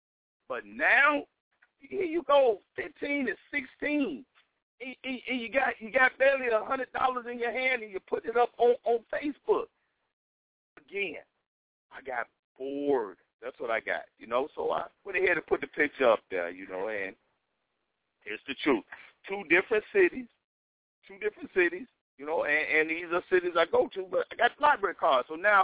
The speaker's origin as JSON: {"language": "English", "region": "the South", "country": "United States", "accent": "Southern US", "said": "Y'all see me using my down south accent."}